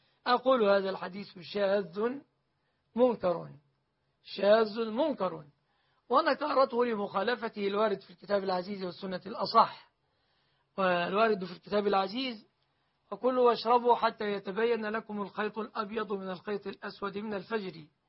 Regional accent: Egypt; بلادنا مصر

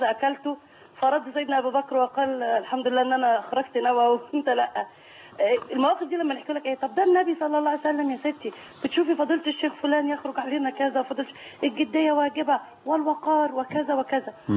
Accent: Cairo, Cairo Governorate, Egypt

